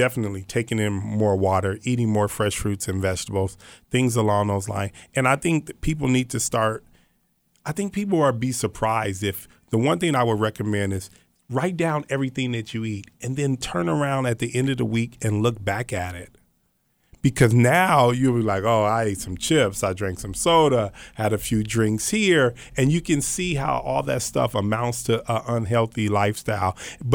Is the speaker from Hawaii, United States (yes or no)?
no; Los Angeles, California, United States; I'm from South Central. You know what I mean? I lived in a one-bedroom apartment with four kids and my mother.